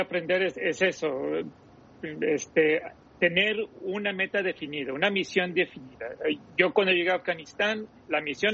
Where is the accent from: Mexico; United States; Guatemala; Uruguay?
United States; influir y llevar la democracia al mundo debe de ser una cosa que hacemos, por ejemplo, como americanos